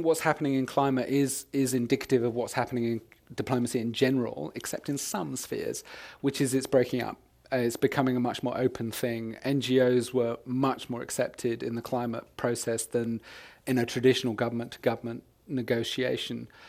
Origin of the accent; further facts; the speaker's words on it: United Kingdom; being a British diplomat was a very particular kind of thing